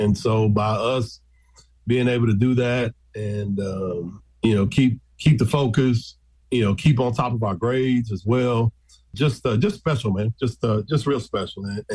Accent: Dallas, Texas, United States; also born or lived in Chicago; I was born in Chicago. Stayed there for about 6 years and then moved to Dallas back in, 81 now. I'm dating myself, but I grew up in Dallas, in the South Dallas area, inner city area of Dallas.

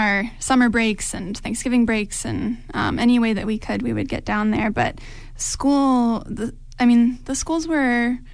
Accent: West Virginia, United States; my relationship with my childhood and growing up in West Virginia, in my mine, my childhood was perfect and just beautiful

